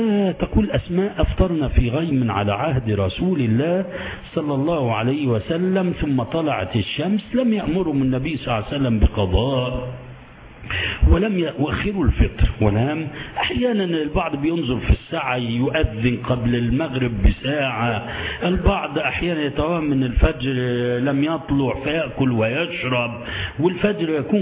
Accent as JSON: {"language": "Arabic", "region": "Sohag Governorate", "country": "Egypt", "said": "بدليل حتى ثبتت عندنا في سوهاج في مرة"}